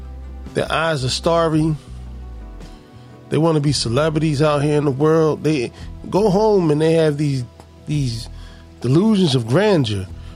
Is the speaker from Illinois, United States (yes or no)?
no; Philadelphia, Pennsylvania, United States; Growing up in North Philadelphia, growing up in the heart of the crack cocaine era, seeing families decimated